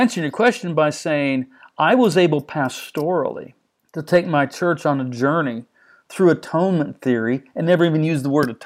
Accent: United States; but I don't like that because I'm an American and I believe in redemptive violence.

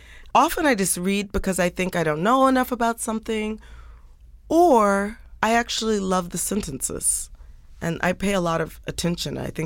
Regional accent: Indiana, United States; born there; I was born in Indiana. My mom's a geographer, so we moved around a lot.

